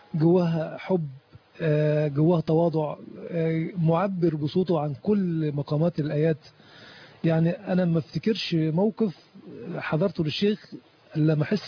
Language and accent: Arabic; Gharbia, Egypt; كان دول اعلى اثنين مكرمين في المنطقة مشهورين عندنا في الغربية يعني